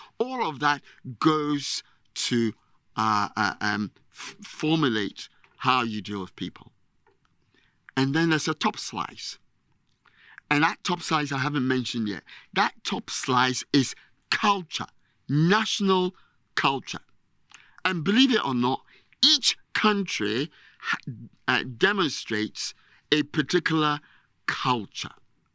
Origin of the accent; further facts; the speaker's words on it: Ghana; Because typically, and I'm Ghanaian, we Ghanaians are not able to speak truth to power.